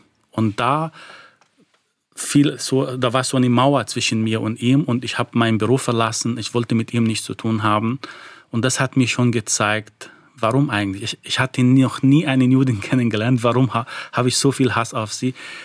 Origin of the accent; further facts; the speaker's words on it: Egypt; Ich habe Rassismus sogar als Kind erlebt, auch als Ägypter